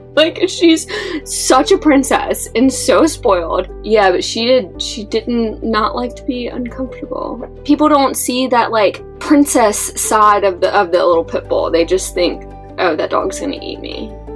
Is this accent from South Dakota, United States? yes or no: no; Virginia, United States; I grew up right outside of Richmond in a small little town